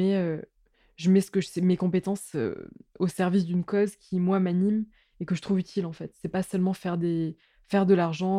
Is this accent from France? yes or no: yes; France; bah non, je viens de France, j'ai pas pu le prendre dans l'avion.